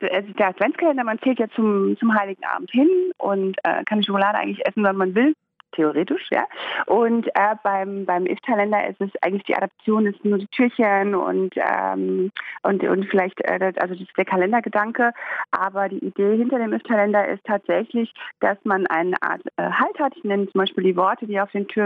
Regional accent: Morocco; Komisch, Marokko, also schöne Grüße nach Marokko, in meinem Heimatland.

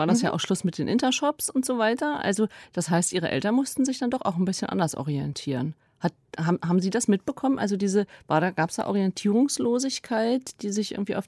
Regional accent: West Germany, Germany; born there; ich bin im Westen geboren

